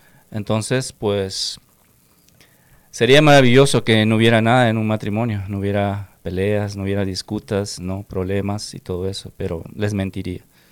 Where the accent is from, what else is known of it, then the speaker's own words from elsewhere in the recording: Peru; yo soy peruano, mi esposa es de México.